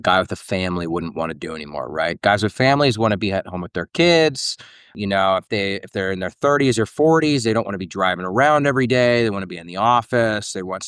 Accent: Ohio, United States; I lowballed myself because I was from Ohio

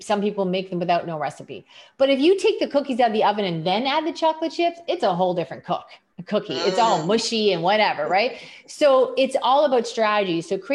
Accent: Canada; Like, listen, we're Canadian, I want to hire local.

